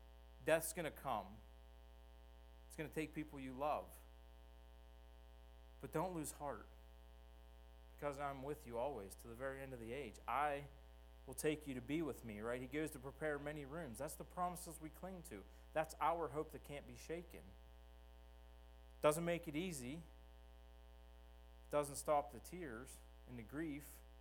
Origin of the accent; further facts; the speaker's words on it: Northeast, United States; I'll be honest with you, I'm from the Northeast where I've seen lakes freeze over.